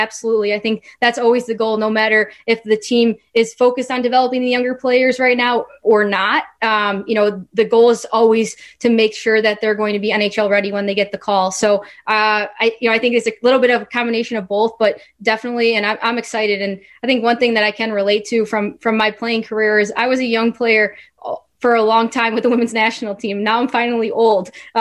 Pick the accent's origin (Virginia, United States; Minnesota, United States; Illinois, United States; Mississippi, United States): Illinois, United States; Chicago; I was a little girl growing up in the Chicagoland area playing the game because I loved it.